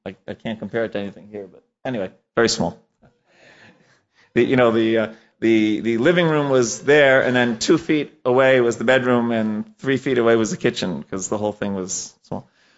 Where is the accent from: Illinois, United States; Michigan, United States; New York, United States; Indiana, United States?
New York, United States; now in Dallas, United States; I was 12 years old, and a young 12-year-old's dream came true, right? That I grew up in New York